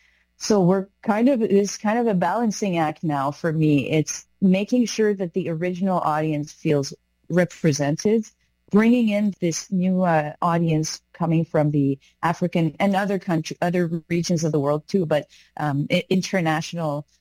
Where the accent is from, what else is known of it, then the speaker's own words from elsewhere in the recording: Winnipeg, Manitoba, Canada; I grew up in St. Boniface. I was born here, and my parents were very much involved in the cultural community from the get-go.